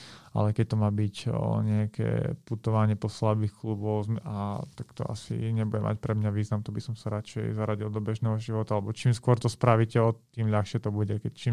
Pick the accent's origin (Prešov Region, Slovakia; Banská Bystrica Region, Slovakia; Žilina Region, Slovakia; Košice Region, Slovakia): Košice Region, Slovakia; Spišská Nová Ves; Ja pochádzam zo Spiskej, môj rodný klub je Spiska Nová Ves